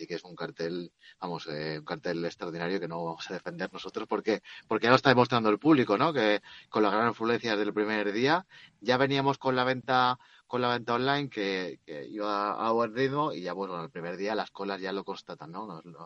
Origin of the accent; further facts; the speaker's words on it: Valencia, Valencian Community, Spain; yo que soy de Valencia abonado, es la mejor.